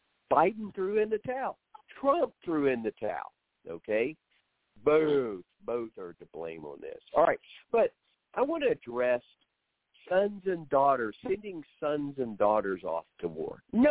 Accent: Oklahoma, United States; Because you got to understand, this town I grew up in Oklahoma, everybody was a veteran.

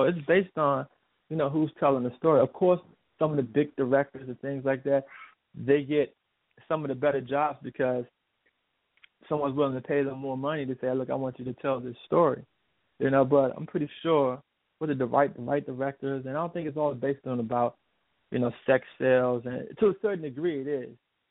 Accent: Washington, District of Columbia, United States; I'm from Washington D.C. area, and the Washington D.C. area is based on politics and building the law

